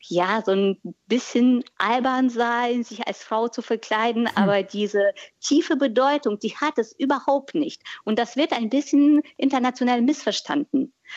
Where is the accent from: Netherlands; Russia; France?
Russia; German is a second language; now in Germany; Ich komme selbst aus Russland, man hört das wahrscheinlich.